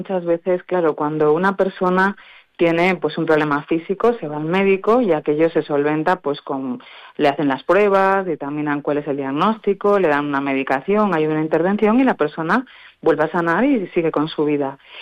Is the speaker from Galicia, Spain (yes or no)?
yes; Ferrol, Galicia, Spain; yo pues vengo de Ferrol, La Coruña, entonces pues es un largo trayecto recorriendo la península